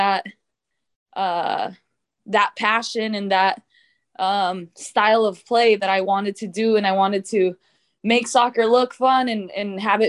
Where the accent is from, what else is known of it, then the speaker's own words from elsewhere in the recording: Idaho, United States; I think it all goes back to growing up in Idaho. I know you think of Idaho and you don't imagine a very big soccer state.